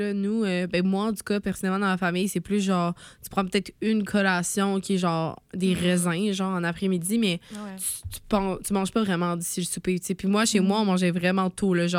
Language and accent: French; Sherbrooke, Quebec, Canada; à chaque fois que je dis aux gens que je viens de Sherbrooke, ils sont comme, ah oui, il y a un lac.